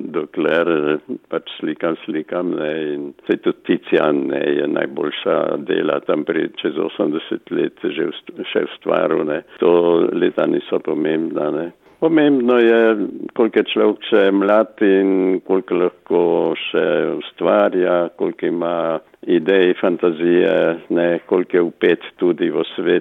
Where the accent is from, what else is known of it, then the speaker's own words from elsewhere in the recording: Knežak, Littoral–Inner Carniola, Slovenia; jaz treba poudariti, da nisem tukaj iz Ilirske Bistrice, ampak sem iz Gorne Pivke, se pravi iz Knežaka, sem, torej tam je krasne, čeprav nas Sežanci ne priznavajo za Kraševce, ne? Ampak smo tudi na Belem kamnu, ne?